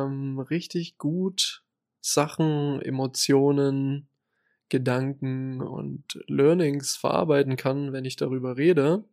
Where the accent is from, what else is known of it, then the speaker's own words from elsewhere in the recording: Saxony-Anhalt, Germany; now in Leipzig, Germany; Ich bin gewählter Leipziger. Ich komme ursprünglich aus dem Harz. Aus dem wunderschönen Harzkreis.